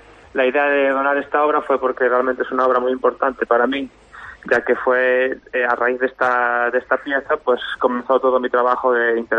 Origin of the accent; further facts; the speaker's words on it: Viveiro, Galicia, Spain; moved away; Entonces es como ese límite que representa mi salida de Viveiro, de mi pueblo.